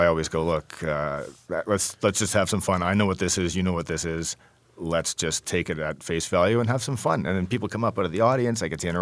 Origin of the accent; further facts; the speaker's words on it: Canada; Yeah, I'm not going to make people think I'm American. I was Canada.